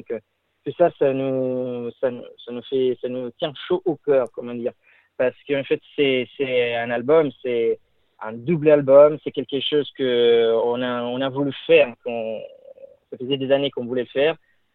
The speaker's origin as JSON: {"language": "French", "country": "Italy", "said": "Il y a quelqu'un qui vient de l'Italie, moi."}